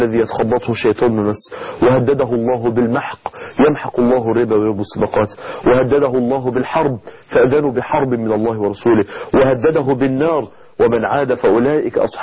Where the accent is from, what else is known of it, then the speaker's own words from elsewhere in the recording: Egypt; زي ما بيقولوا عندنا في مصر